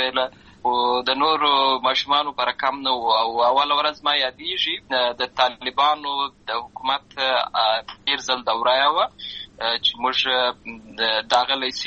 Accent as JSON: {"language": "Pashto", "town": "Lashkar Gah", "region": "Helmand", "country": "Afghanistan", "tie": "born or raised there", "said": "زه په اصل کې د وروزګان ولایت یم اما زه په هلمند ولایت لشکرګاه کې پیدا شوی یم اما د لوی سوی یم"}